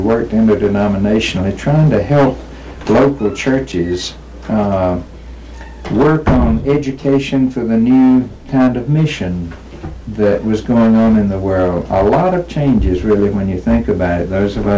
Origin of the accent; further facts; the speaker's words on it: the South, United States; accent: Southern; That's one reason I hold on to my Southern accent and try to maintain its purity.